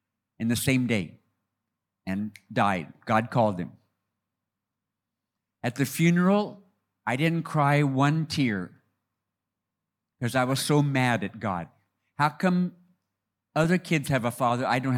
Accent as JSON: {"language": "English", "region": "California", "country": "United States", "tie": "born or raised there", "said": "I was born and raised in America. Sorry for that. In California, in a family that had a Christian background."}